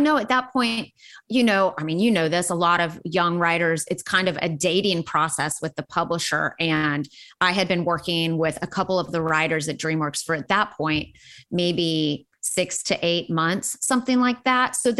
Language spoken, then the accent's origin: English; Pittsburgh, Pennsylvania, United States; now in Nashville, United States; a town called Pittsburgh. My parents were both musicians. My dad taught woodwinds at the university in my hometown, and my mom was a flutist.